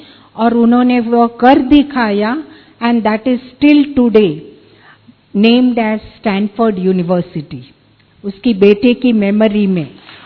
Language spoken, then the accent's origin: Hindi; Mumbai, Maharashtra, India; मैं बॉम्बे से हूँ